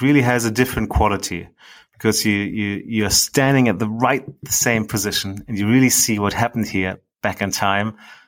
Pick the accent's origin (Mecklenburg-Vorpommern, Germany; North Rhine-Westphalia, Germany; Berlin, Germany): Berlin, Germany; I grew up in Berlin myself, and I've been here when the Berlin Wall came down on it.